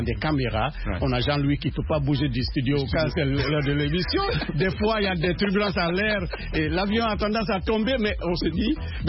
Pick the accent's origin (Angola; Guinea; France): Guinea; Chez moi, en Guinée, on avait le responsable suprême de la révolution